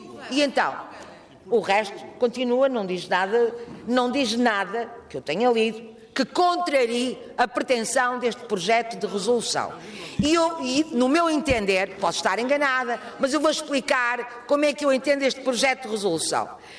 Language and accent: Portuguese; Lisbon, Portugal; now in Azores, Portugal; quando uma lisboeta fala à moda de Lisboa, que já não falo, já cá estou há tanto tempo que já nem se nota, mas sou lisboeta